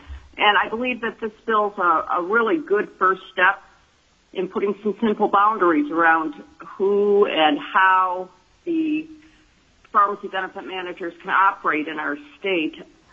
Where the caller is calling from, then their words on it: Soldotna, Alaska, United States; I'm speaking from Seldotna, where I have worked at an independent pharmacy for over 11 years.